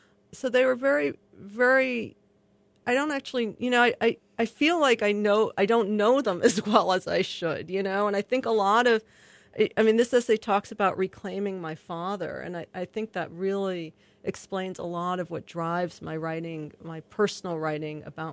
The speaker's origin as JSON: {"language": "English", "region": "New York", "country": "United States", "tie": "born or raised there", "said": "I mean, even though we grew up in New York, we were not part of any of the small sort of groups there."}